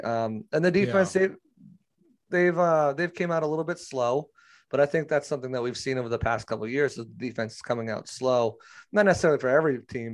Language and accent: English; New England, United States; now in Tampa, United States; I am from New England originally. So I grew up rooting for Tom Brady and the Patriots. I've recently moved down to Tampa about 2 years ago